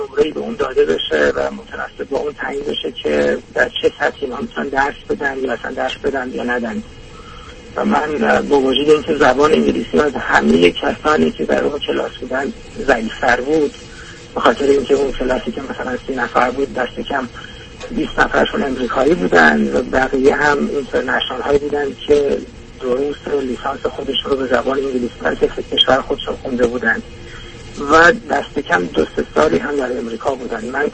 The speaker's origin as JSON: {"language": "Persian", "country": "Iran", "tie": "born or raised there", "moved": "as an adult", "lives_now": "United States", "said": "من لیسانس، فوق لیسانس و دکترا رو در رشته مهندسی در ایران خوندم. 5-6 سال هم درس دادم در ایران و الان هم یه چند ماهی که به آمریکا آمدم"}